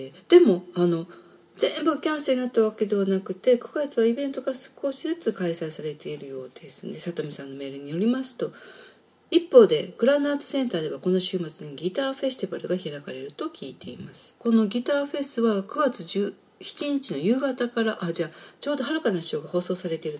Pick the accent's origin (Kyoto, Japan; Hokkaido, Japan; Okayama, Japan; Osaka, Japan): Kyoto, Japan; 地元京都ですからお届けしたいと思います。